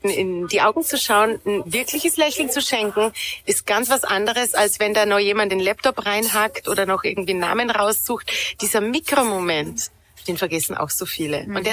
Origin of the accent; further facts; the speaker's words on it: Salzburg, Austria; Du hast jetzt gerade mein Heimatland Salzburg angesprochen.